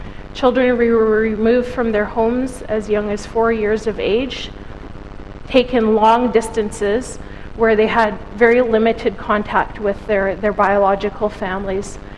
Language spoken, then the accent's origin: English; North Vancouver, British Columbia, Canada; I am First Nations from the Squamish Nation, which is in North Vancouver, and their traditional territory, our traditional territory, runs up through the Squamish and Iloho Valleys right from North Vancouver.